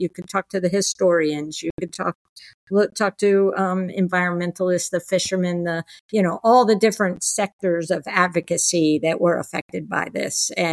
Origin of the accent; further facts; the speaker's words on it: Miami, Florida, United States; And I'll have to say, growing up in Miami, went to the beach all the time as a kid.